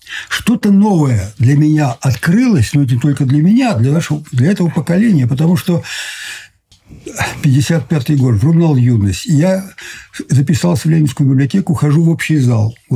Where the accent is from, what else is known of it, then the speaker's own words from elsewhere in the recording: Sverdlovsk Oblast, Russia; born there; moved away; С Урала. Я родился под Свердловском.